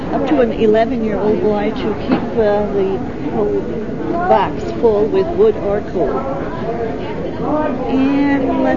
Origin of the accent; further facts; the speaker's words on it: Texas, United States; I hadn't lived up here very long. I'm originally from Texas.